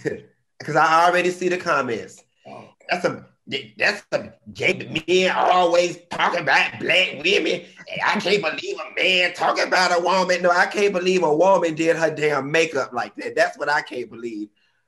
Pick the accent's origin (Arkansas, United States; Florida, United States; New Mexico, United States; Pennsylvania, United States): Florida, United States; Miami; I'm from Miami, and the Haitian and the Jamaican ladies at the lounge, they be putting that bleach and stuff on their queen, looking like a damn glow worm.